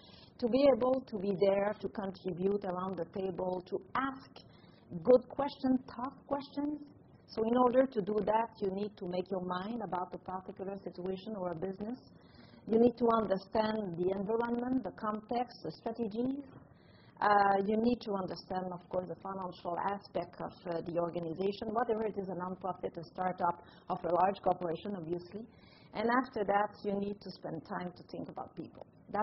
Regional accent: Quebec, Canada; I'm very proud of being Canadian, being a Quebecer

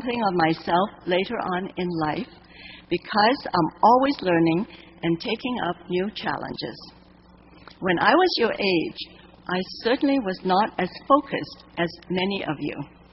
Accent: Hong Kong; I learned from my family while growing up in Hong Kong that recognition of success is measured by one's contributions to society.

